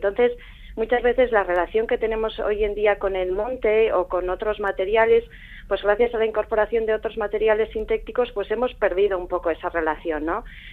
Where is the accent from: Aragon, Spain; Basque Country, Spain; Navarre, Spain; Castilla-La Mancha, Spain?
Navarre, Spain; Leitza; nosotros somos de Leiza, y cuando volvió a Leiza desde pequeñitos, pues siempre hemos oído al lado del fuego pues historias de cómo trabajaban en el monte, cómo trabajaban la madera.